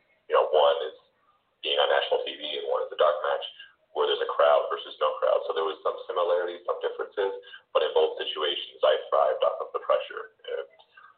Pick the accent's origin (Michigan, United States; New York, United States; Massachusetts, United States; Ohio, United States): Massachusetts, United States; now in Florida, United States; but I'm from Massachusetts, so a lot of times I would travel home to see family